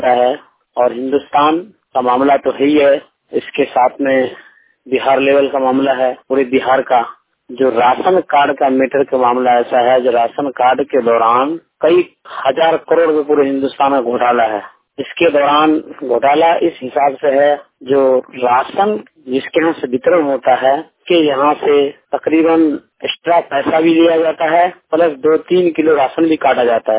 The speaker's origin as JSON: {"language": "Hindi", "town": "Ram Dumra", "region": "Bihar", "country": "India", "said": "राम डुमरा का रहने वाला हूँ, 4 नंबर वार्ड हरदिया पंचायत सिंगिया प्रखंड जिला समस्तीपुर।"}